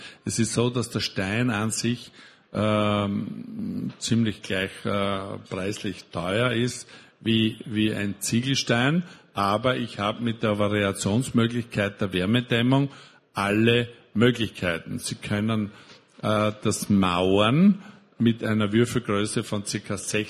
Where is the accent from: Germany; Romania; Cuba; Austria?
Austria; bei uns in Österreich oder in Bayern eben Ytong noch nicht so stark verbreitet ist